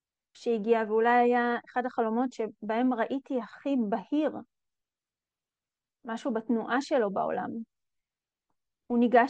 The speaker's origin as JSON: {"language": "Hebrew", "town": "Midreshet Ben-Gurion", "region": "Southern District", "country": "Israel", "tie": "born or raised there", "said": "שזה יום שהוא מוכר לי כי גדלתי במדרשת בן גוריון, וכל שנה יש יום בן גוריון ובאים כל הראשי ממשלה והחברי כנסת ושרים."}